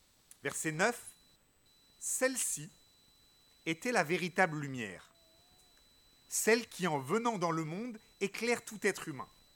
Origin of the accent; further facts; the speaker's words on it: France; Je suis français, blanc